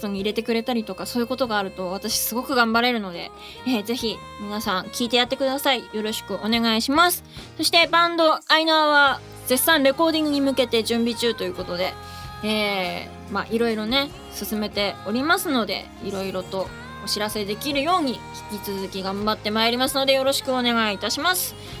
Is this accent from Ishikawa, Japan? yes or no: no; Aomori, Japan; 地元が青森なので雪国の皆さんのことを特に気にかけてしまうんですが